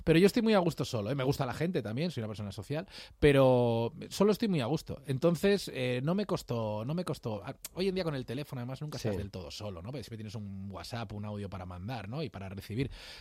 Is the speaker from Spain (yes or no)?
yes; Vigo, Galicia, Spain; moved away as an adult; Yo soy de Vigo, viví en Vigo, nací allí, viví los primeros 18 años de mi vida allí. Y soy una persona que siente morriña por su familia, que está allí.